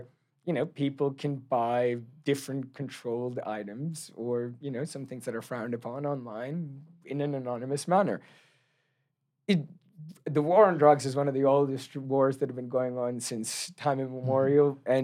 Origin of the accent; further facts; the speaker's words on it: Queensland, Australia; I grew up in Australia, in Queensland.